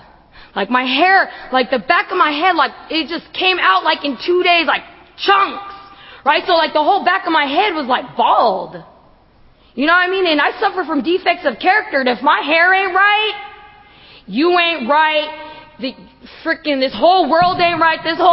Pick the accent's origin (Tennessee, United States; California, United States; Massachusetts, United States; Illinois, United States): California, United States; Stockton; now in Long Beach, United States; And so I'm actually from Stockton, but I just moved 3 months ago to Long Beach, which is like in Southern California, which is like 5 hours away from my house.